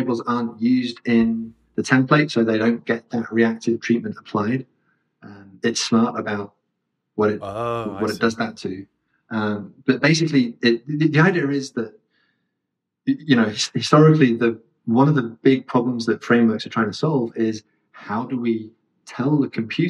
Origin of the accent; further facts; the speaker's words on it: United Kingdom; I'm British.